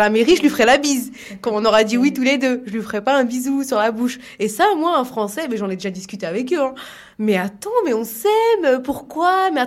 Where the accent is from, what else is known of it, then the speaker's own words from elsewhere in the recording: France; Moi, je suis un Français